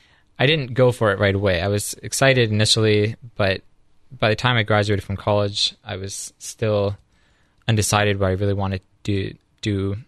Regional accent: Seattle, Washington, United States; So I'm from the West Coast, a native of the Seattle area. I grew up there up until the end of high school.

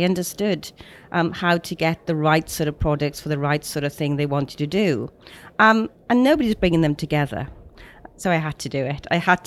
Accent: Wales, United Kingdom; I grew up in South Wales in the UK. I went to the local school. I was an only child of sort of older parents

